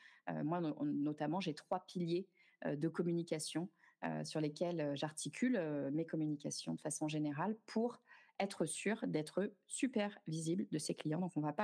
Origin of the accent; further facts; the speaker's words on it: Paris, Île-de-France, France; vis à Paris. Je suis sur le point de déménager et de changer de vie pour partir vivre à la campagne, parce que je suis une Parisienne qui n'a pas de peau.